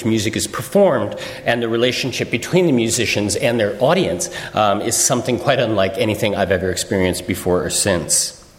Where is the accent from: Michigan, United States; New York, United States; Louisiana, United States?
New York, United States; New York City; I am a New Yorker, and within a couple of months after Katrina, I became very, very painfully aware of the fact that my own community was becoming very disinterested.